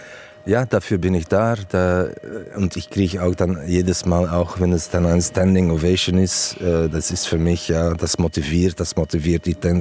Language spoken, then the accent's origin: German; Antwerp, Flanders, Belgium; now in Essen, Germany; Ist sehr nah zu meiner Heimat Antwerpen.